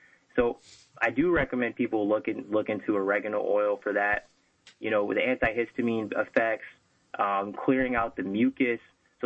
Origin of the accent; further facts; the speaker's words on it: Tennessee, United States; I mean, I was growing up in Tennessee, and you know, it's kind of all four seasons over there